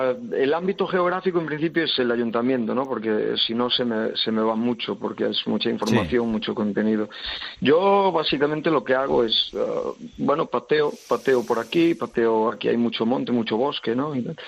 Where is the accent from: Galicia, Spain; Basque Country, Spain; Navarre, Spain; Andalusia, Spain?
Galicia, Spain; Outes; En mi pueblo, en el municipio de Outes